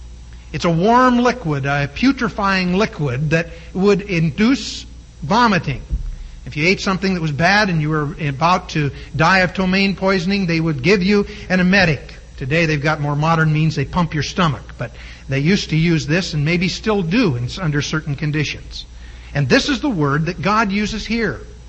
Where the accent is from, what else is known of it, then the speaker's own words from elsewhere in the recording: England, United Kingdom; I hate to even think of it because I'm English.